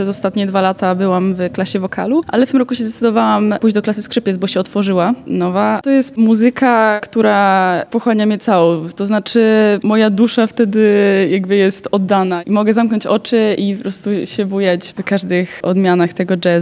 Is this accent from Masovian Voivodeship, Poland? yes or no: yes; Warsaw, Masovian Voivodeship, Poland; Jestem z Warszawy.